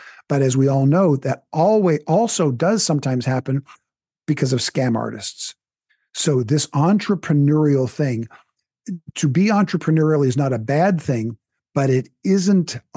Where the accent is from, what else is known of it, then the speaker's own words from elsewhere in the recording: United States; And, I am an American and have no reason to deny that.